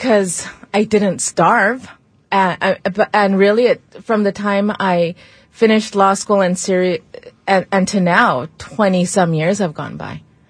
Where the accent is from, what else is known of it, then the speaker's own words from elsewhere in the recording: Seattle, Washington, United States; now in Los Angeles, United States; I'm from Seattle, Washington, where I was born. Came to Los Angeles.